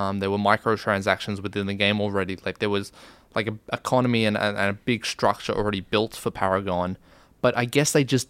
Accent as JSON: {"language": "English", "country": "Australia", "said": "It's probably because we're Australian"}